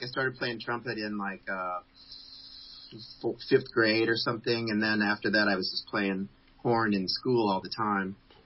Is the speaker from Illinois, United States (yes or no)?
yes; Champaign, Illinois, United States; I grew up in Champaign, Illinois, right?